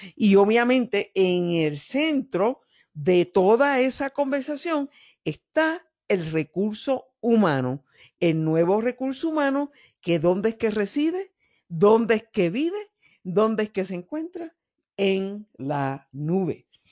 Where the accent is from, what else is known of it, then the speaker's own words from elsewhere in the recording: Mexico; Yo vengo de México y eso está confirmado.